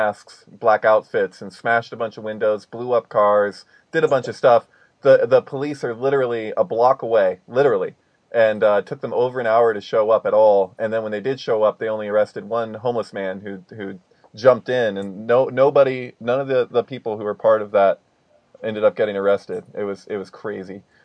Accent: Santa Cruz, California, United States; I grew up in Santa Cruz. So I was born here. I was raised here. It's just a little south of San Francisco.

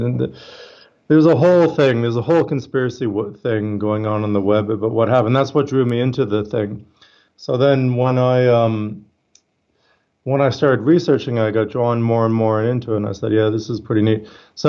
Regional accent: Canada; now in Australia; I'm Canadian. I live in Australia, but I'm Canadian.

